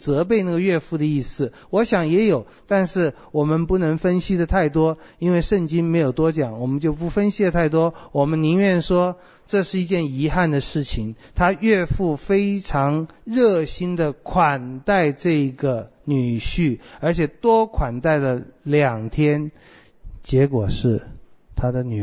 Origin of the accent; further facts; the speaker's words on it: Taipei, Taiwan; 好像小的时候在台北的时候，女孩子三更半夜在街上